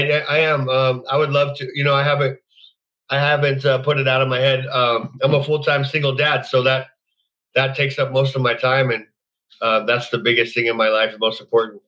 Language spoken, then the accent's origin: English; Denver, Colorado, United States; also born or lived in Cheyenne, Wyoming / Rocky Ford; But I grew up in, I was born in Cheyenne, Wyoming, and then moved to Rocky Ford. But my dad got custody of me, and we moved to Denver starting in first grade, and I stayed there till about seventh grade, and then moved back down the valley